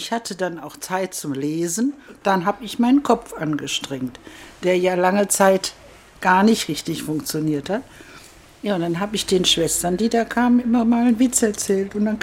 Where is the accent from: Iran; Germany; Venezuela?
Germany; Rhineland; Außerdem bin ich ja ein Rheinländer.